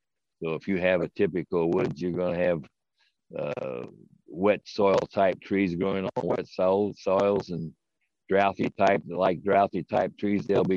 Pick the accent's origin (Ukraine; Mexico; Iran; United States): United States; Lafayette; I grew up here in Lafayette, started working for Holderman Farm Management Service back in February of 58